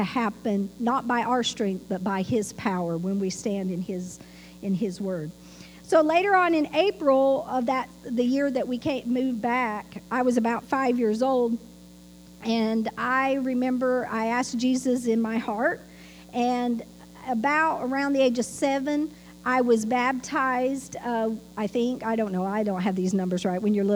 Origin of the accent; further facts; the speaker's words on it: Idaho, United States; born there; But I was born on March 29th, 1971, way up in northern Idaho.